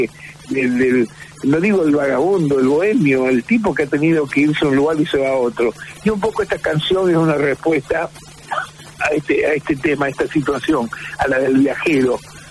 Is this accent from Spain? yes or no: no; Rosario, Santa Fe, Argentina; yo soy un rosarino, ya sabes